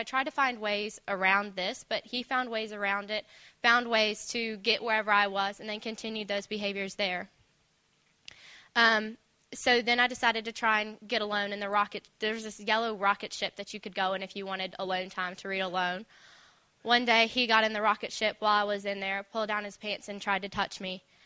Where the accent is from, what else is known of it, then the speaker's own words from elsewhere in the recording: North Carolina, United States; moved away as an adult; I'm from North Carolina, which is the east coast of the U.S., and this is my first time traveling alone, my first time outside of the U.S.